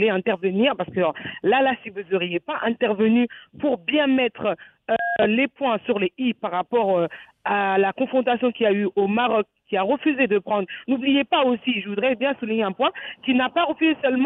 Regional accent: Mali; Et puis c'est comme la présidentielle, moi je suis malienne.

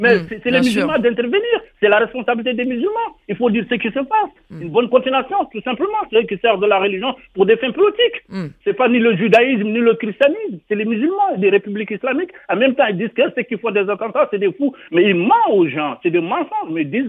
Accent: Senegal; je suis pas congolais, je suis sénégalais, musulman

